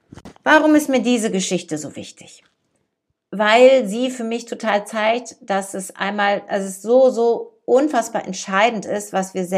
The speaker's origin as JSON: {"language": "German", "town": "Dortmund", "region": "North Rhine-Westphalia", "country": "Germany", "tie": "born or raised there", "moved": "as an adult", "said": "Ich bin 1964 in Dortmund im Ruhrgebiet auf die Welt gekommen und darauf war ich immer stolz. Ich bin ein Kind des Ruhrgebiets. Mein Herz schlägt auch nach wie vor dafür. Mittlerweile wohne ich aber schon seit 17 Jahren in Niedersachsen."}